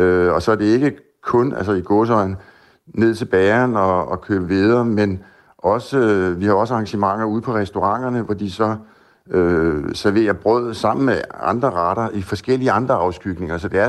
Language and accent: Danish; Copenhagen, Capital Region, Denmark; now in Ærø, Denmark; nu er jeg ikke selv ærøboer, så jeg er ikke den bedste til at vurdere det. Jeg kommer fra København, jeg kom herover for 6 år siden, så jeg har også indimellem svært ved at forstå, når man sådan virkelig hører ærøsk dialekt.